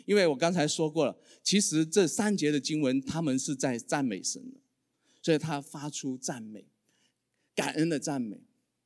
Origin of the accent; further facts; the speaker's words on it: Guangzhou, Guangdong, China; 我小的时候因为我在广州长大